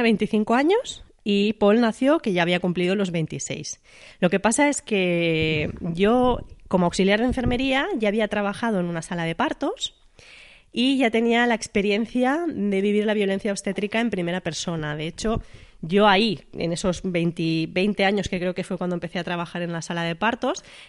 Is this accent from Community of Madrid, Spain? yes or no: no; Cornellà de Llobregat, Catalonia, Spain; Cornella, de Llobregat.